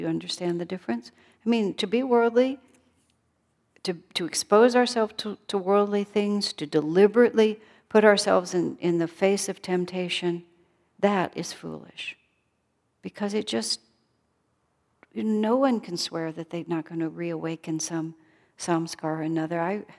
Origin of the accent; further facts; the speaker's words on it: El Paso, Texas, United States; also born or lived in California; I grew up in El Paso, Texas. Boy, talk about the spiritual boondocks.